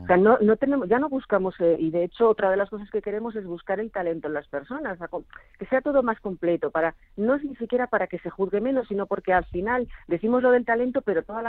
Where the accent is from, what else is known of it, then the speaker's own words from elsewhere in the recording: Spain; Imagínate cómo nos conocemos, como somos los españoles.